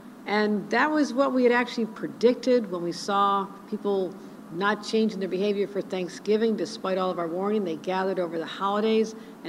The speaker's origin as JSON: {"language": "English", "town": "Buffalo", "region": "New York", "country": "United States", "said": "I'm from Buffalo, so everything looks like a chicken wing."}